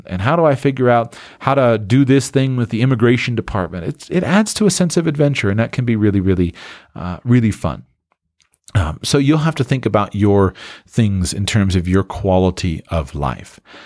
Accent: Florida, United States; I grew up in the Sunshine State

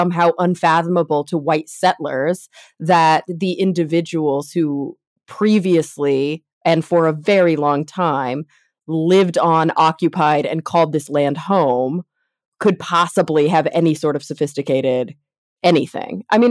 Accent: Texas, United States; I had it bad because I grew up in Texas, right? So I had that Texas textbook bias

